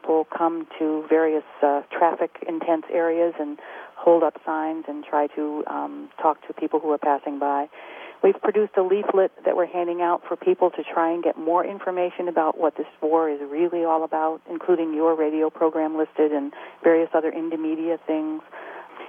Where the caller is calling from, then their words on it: Ithaca, New York, United States; I'm calling from Ithaca, New York. I listen to WEOS in Geneva.